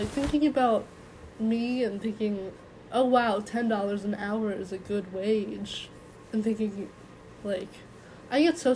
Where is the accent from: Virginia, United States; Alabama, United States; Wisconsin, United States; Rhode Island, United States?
Virginia, United States; Growing up in the Northern Virginia bubble has really, like, all of Northern Virginia technically is upper middle class.